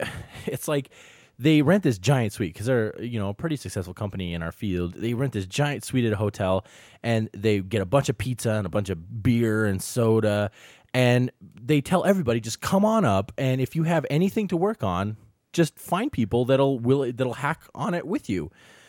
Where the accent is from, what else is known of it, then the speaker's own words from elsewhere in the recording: Montana, United States; Some hobos though, but that was because I'm from Montana, so we don't see very many homeless people, so that was kind of a shock.